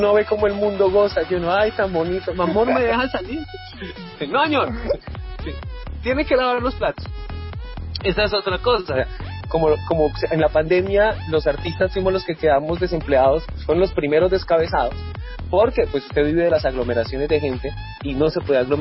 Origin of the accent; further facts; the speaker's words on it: Santander, Colombia; ahí estamos como artistas santandereanos